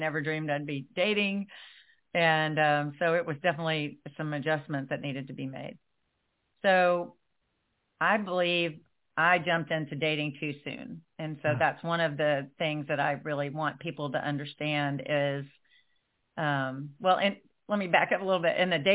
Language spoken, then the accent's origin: English; Nashville, Tennessee, United States; So I have their real name and their country music star name because I'm from Nashville.